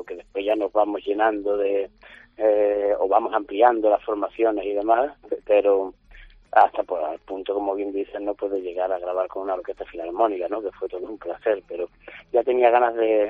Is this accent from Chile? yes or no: no; Málaga, Andalusia, Spain; lo presento en Málaga, en el Teatro Cervantes, una vez más tengo la oportunidad de estar en mi tierra con público amigo